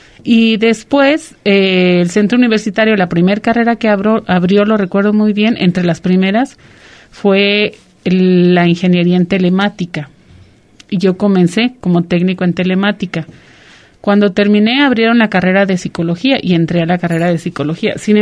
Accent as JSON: {"language": "Spanish", "town": "Colotlán", "region": "Jalisco", "country": "Mexico", "tie": "born or raised there", "said": "en Colotlán simplemente no había opciones, y soy nativa de este lugar."}